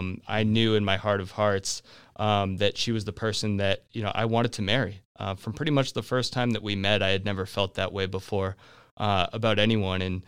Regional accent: Easton, Massachusetts, United States; So I am from Easton, Massachusetts, which is a town about 35 minutes, 40 minutes south of Boston, Massachusetts.

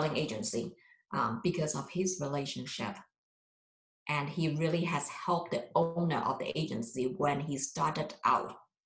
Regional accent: Hong Kong; I was born and raised in Hong Kong in the 1960s. My mom was born and raised in Hong Kong too.

